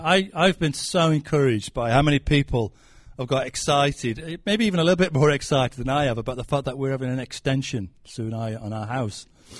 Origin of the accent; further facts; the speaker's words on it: Stoke-on-Trent, West Midlands, United Kingdom; I come from Stoke and I'm proud, even though we are not doing too well at football at the moment.